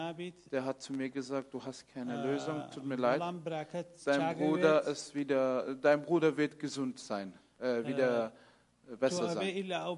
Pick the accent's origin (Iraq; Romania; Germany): Iraq; Sulaymaniyah, Sulaymaniyah Governorate; Das ist Sulaimani, wo ich geboren bin, meine Heimatstadt.